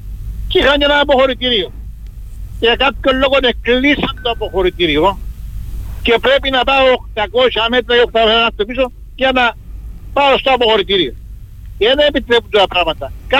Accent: Limassol, Limassol District, Cyprus; Είμαι οδηγός ταξί από τη Λεμεσό.

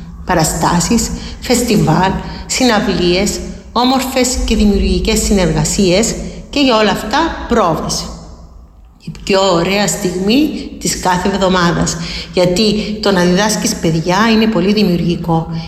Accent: Limassol, Limassol District, Cyprus; born there; Γεννήθηκα στη Λεμεσό.

